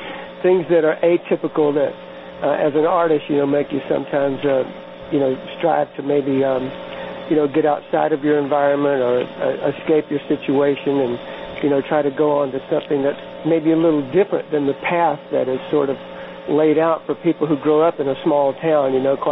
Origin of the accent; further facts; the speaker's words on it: Georgia, United States; You know, I was born and reared in South Georgia and grew up in the 50s and 60s. And, you know, a very small town, a town of about 8,000 people.